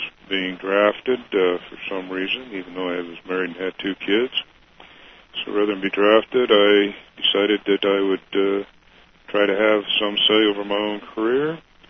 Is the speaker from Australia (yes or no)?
no; Washington, United States; I was born in Prosser, Washington in November 1940. I grew up in the Yakima Valley.